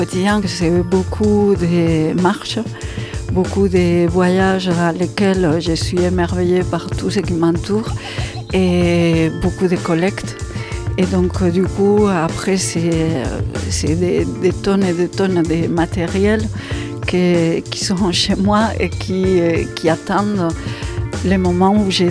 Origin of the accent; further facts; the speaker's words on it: Spain; first language Spanish; French is a second language; now in Millau, France; Je suis espagnole, j'habite ici à Millau et je fais des mobiles depuis plus de 20 ans.